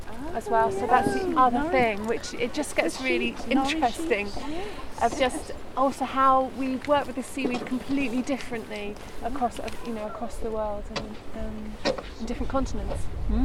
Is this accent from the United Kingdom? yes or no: yes; Bristol, South West England, United Kingdom; also born or lived in Birmingham; now in England; Yeah, so I was born in Birmingham, brought up in Bristol, so in a way cities are normal for me